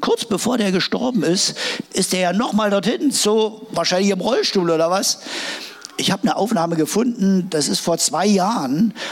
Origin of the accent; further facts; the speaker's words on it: Saxony, Germany; now in Berlin, Germany; Als ich als Sachse nach Berlin kam, wollte eine Bratwurst kaufen am Stand